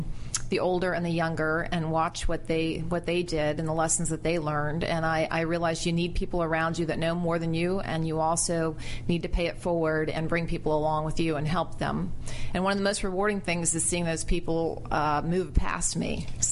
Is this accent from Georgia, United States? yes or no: no; Bethesda, Maryland, United States; Bethesda, Maryland.